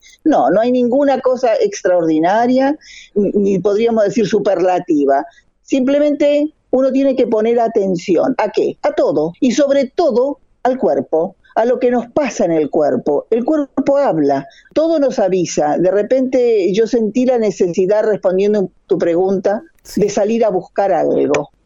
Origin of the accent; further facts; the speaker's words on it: Los Toldos, Buenos Aires Province, Argentina; born there; a los toldos, la comunidad donde yo nací, donde fuimos expulsados porque nos quitaron la tierra